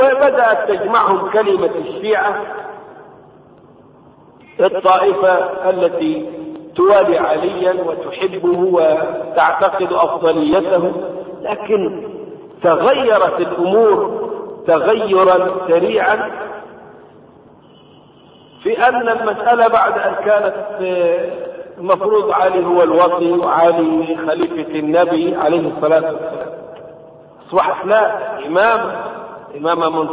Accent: Egypt; طبعا ضريح في كربلاء، ضريح عندنا في مصر، ضريح الثالث في جبانة أسوان

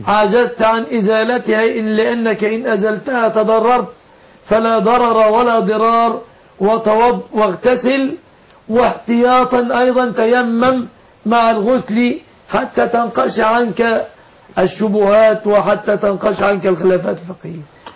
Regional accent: Egypt

